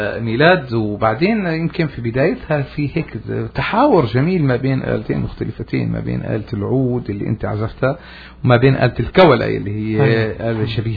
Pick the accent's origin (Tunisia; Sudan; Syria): Syria